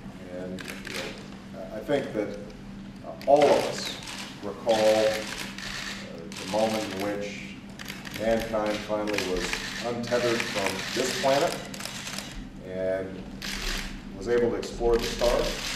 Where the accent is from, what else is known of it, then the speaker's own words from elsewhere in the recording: Hawaii, United States; I should note, just personally, I grew up in Hawaii, as many of you know